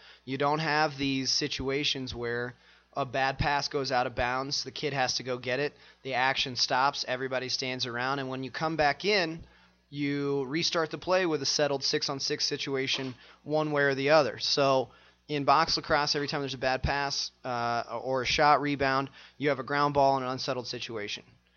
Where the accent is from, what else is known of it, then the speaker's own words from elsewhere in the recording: Kansas, United States; I grew up in Kansas, you know, 10, 20 years ago.